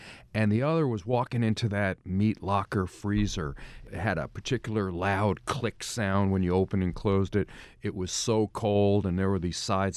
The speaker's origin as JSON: {"language": "English", "town": "Ridgefield", "region": "New Jersey", "country": "United States", "tie": "born or raised there", "also_born_or_lived": "Paramus", "said": "but I grew up in New Jersey my whole life. We lived in Ridgefield, then Paramus."}